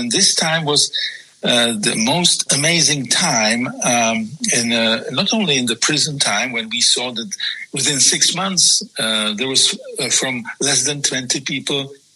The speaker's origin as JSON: {"language": "English", "country": "Czechia", "first_language": "Czech", "second_language": "English", "said": "You know, my mother language is Czech, of course, so that the interrogators could see what I was communicating back home."}